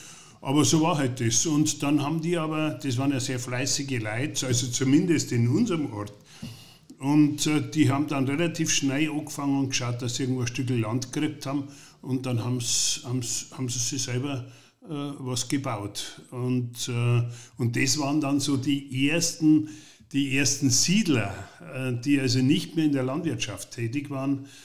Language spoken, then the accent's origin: German; Hausen, Bavaria, Germany; also born or lived in Munich, Germany; geboren bin ich in München in der Klinik, aber ich bin seit Geburt da. Aufgewachsen, mehrmals umgezogen in Hausen, von Hausen 4 nach Hausen 5 und dann nach Hausen 20 und dann nach Hausen 22 und jetzt wohne ich